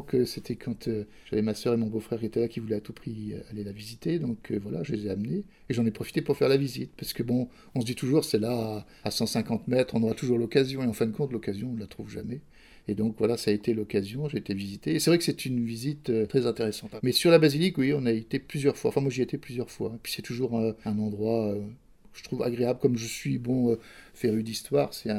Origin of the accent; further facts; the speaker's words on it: Brittany, France; moi, je viens de Bretagne. Enfin, il y a beaucoup de Bretons sur Saint-Denis, mais moi, je venais directement de Bretagne, pratiquement.